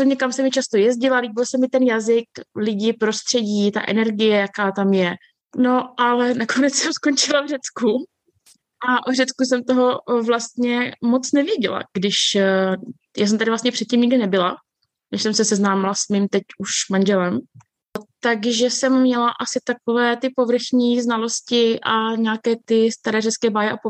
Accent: Bohemia, Czechia; Protože já jsem přijela z Čech, kdy vlastně nějaké objímání je víceméně vyhrazený pro úzkou rodinu.

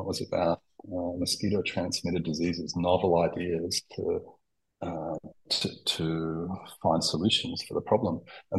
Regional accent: Australia; I'm Australian scientist, trained in Australia

